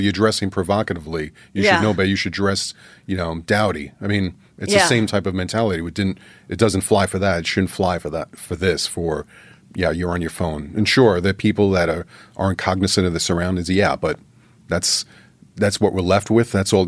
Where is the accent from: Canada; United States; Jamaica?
United States; New York City, New York; moved away; That's how I came out here. I'm from New York City. I was recruited from out of state.